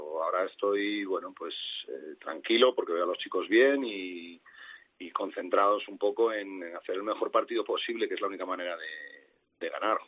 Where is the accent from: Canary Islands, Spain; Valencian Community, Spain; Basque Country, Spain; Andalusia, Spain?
Basque Country, Spain; Vitoria; moved away as an adult; now in Madrid, Spain; yo soy de Vitoria, estuve aquí hasta los 27, 28 años, o sea que bueno, sí, mis raíces son de aquí, me siento un vitoriano más y además lo digo con orgullo.